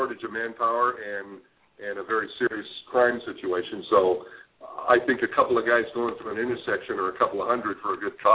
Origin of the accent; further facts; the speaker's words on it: Culver City, California, United States; now in Burbank, United States; I'm born and raised in Culver City, so I know exactly how the police department is there